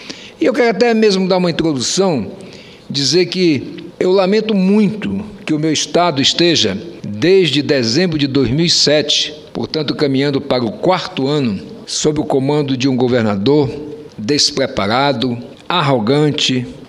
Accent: Amazon, Brazil; eu sou daqueles, como amazônida

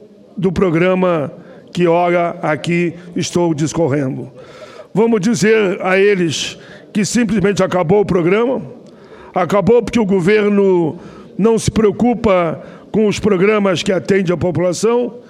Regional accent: Caxias do Sul, Rio Grande do Sul, Brazil; Hospital Pompeia, da minha cidade natal, Caxias do Sul.

